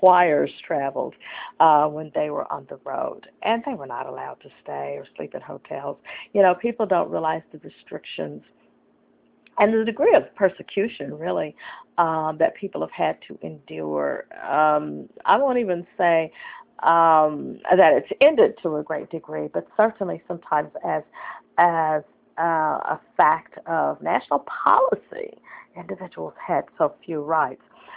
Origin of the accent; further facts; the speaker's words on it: Fort Smith, Arkansas, United States; There's a lovely home actually two homes in my hometown in Fort Smith, Arkansas.